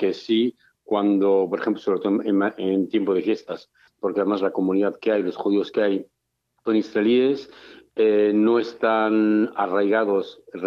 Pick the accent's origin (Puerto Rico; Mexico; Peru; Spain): Spain; Madrid, Community of Madrid; now in Ibiza, Spain; Sí, yo soy de Madrid, yo soy de Madrid.